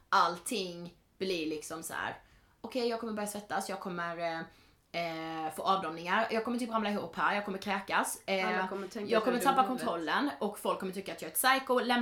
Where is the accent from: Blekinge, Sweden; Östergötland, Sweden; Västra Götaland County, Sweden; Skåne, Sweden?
Blekinge, Sweden; Karlshamn; now in Stockholm, Sweden; jag hade varit hemma i Karlshamn i 10 veckor och jobbat. Och jag skulle åka tillbaka till Stockholm.